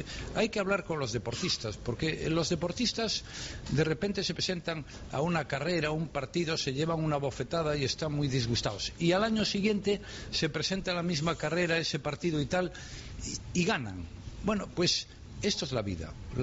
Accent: Santiago de Compostela, Galicia, Spain; also born or lived in Pontevedra; yo soy de Santiago de Compostela, he vivido en Pontevedra

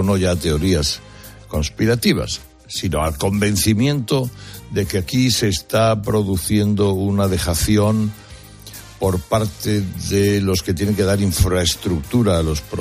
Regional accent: Madrid, Community of Madrid, Spain; Yo soy de Madrid, pero voy a estar en los plazos de julio en Villarico, en Almería.

